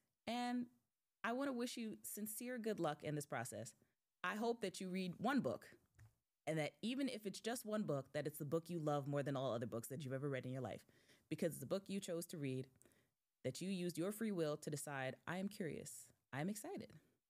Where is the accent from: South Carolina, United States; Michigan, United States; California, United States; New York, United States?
New York, United States; It's my right as a human being, as an American, as a New Yorker, to go to my library and borrow a book.